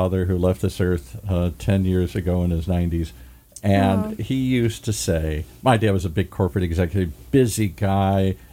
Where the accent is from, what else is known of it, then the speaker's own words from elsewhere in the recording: Midwest, United States; I grew up in the Midwest, and it's snowing.